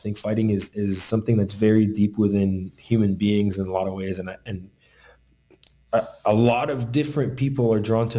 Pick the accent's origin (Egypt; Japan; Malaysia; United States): Egypt; I'm from Egypt originally